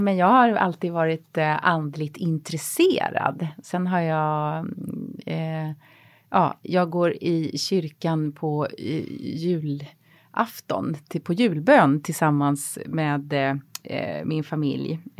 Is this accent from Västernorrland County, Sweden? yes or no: no; Kronoberg County, Sweden; Men sen när jag växte upp utanför Växjö på landet så skulle alla konfirmera sig.